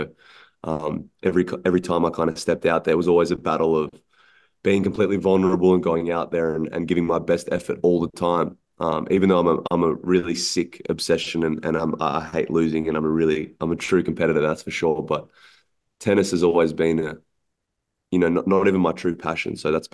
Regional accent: Australia; I was from Australia and I was traveling 6-7 months a year away from my family.

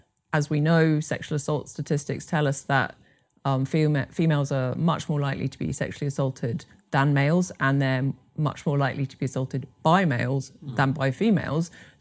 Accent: Scotland, United Kingdom; Okay, well, I'm originally from Scotland.

